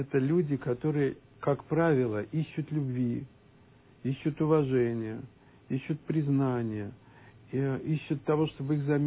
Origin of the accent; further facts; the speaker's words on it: Samara, Samara Oblast, Russia; мы из Самары, мы здесь вдвоем